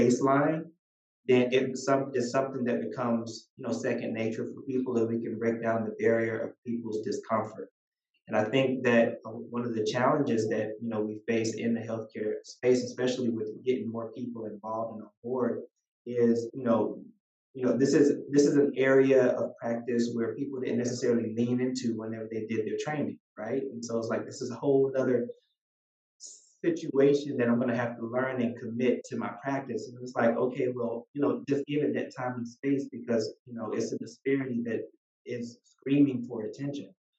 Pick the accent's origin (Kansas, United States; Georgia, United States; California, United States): Georgia, United States; I mean, I'm coming from South Georgia too